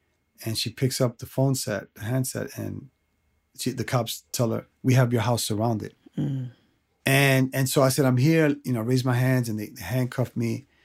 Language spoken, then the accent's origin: English; New York City, New York, United States; I was raised in Queens, New York, and I'm the youngest of five brothers.